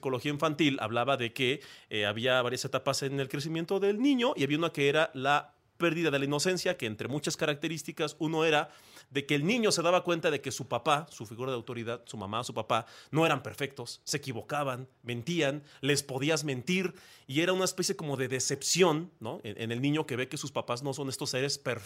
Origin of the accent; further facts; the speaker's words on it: Michoacán, Mexico; Yo soy de Michoacán